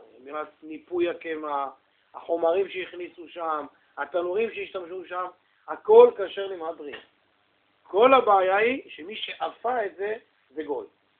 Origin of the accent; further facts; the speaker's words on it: Central District, Israel; אני בא מעיר כמו לוד, כמו רמלה